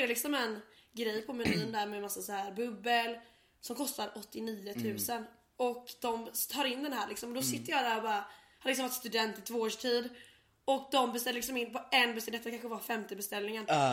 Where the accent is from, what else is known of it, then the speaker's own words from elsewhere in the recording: Blekinge, Sweden; Nej, alltså jag är ju typ från Skåne.